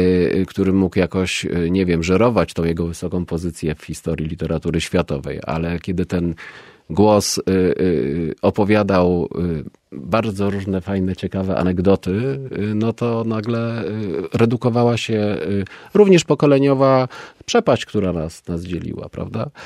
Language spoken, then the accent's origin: Polish; Gliwice, Silesian Voivodeship, Poland; jestem gliwiczaninem